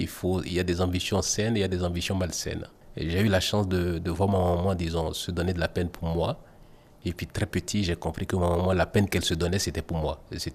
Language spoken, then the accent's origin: French; Benin; now in Neuchâtel, Switzerland; Je viens du Bénin, mais je suis aussi suisse. Et ça fait 25 ans que je suis en Suisse, à Neuchâtel.